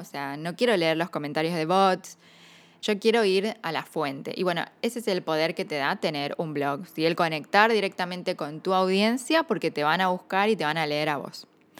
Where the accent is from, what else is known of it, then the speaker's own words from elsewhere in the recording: United States; first language English; Spanish is a second language; Yo crecí en Estados Unidos, creo que nunca lo dije, pero bueno, es como que inglés es casi mi lengua materna, porque es la lengua en la que yo aprendí a hablar.